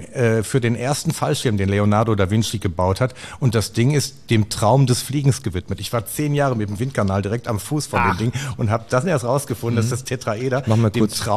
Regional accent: Hattingen, North Rhine-Westphalia, Germany; now in Bottrop, Germany; Ich bin aufgewachsen in Hattingen, das ist andere Seite.

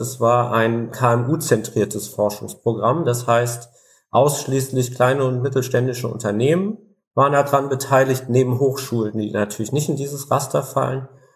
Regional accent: Northern Germany, Germany; weil wir als Norddeutsche, vielleicht gibt es das im Süden ähnlich, da auch einen gewissen Lokalpatriotismus gerne haben

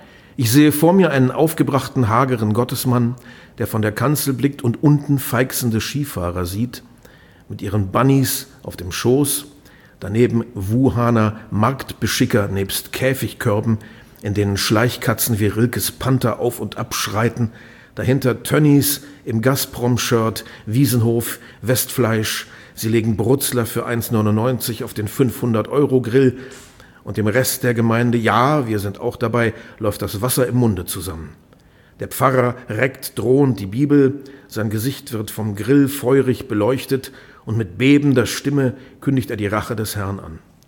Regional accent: Lower Saxony, Germany; Wir sind beide in Niedersachsen aufgewachsen.

